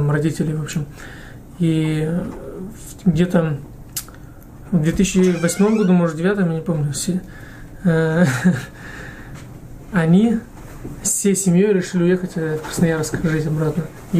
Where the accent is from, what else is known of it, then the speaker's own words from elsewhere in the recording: Moldova; now in United States; Я приехал из Молдовы вообще.